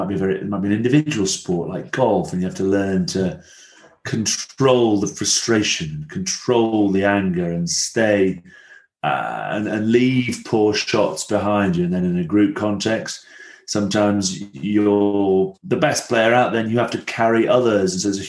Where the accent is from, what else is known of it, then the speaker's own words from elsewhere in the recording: Rome, Lazio, Italy; accent: Roman; also born or lived in Blackburn; I was a little Roman street urchin, is how I was often described. I have a very heavy Roman accent when I speak Italian.